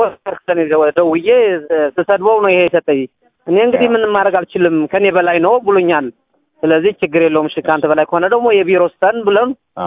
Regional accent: Axum, Tigray, Ethiopia; ከትግራይ ክልል ነኝ እንደውለው፣ ከአክሱም።

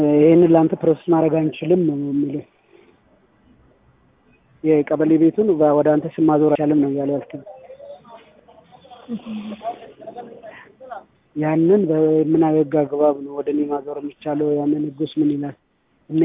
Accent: Addis Ababa, Ethiopia; እዚህ አዲስ አበባ ውስጥ የካ ክፍለ ከተማ እየኖርኩበት ነው ያለሁት። እኔ በልጅ ጀምሮ በዛ ነው ያደግኩት።

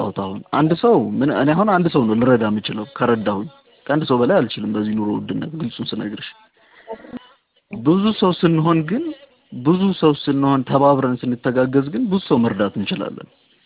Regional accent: Asmara, Maekel, Eritrea; now in Addis Ababa, Ethiopia; እኔ እዚህ ነው የኖርኩት፣ 12 ዓመት እዚህ ነው የኖርኩት ከኤርትራ ከአስመራ መጥቼ

